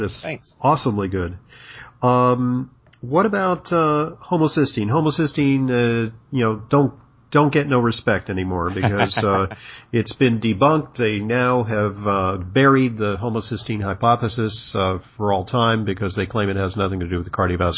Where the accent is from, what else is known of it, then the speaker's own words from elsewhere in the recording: New York City, New York, United States; I'm from New York City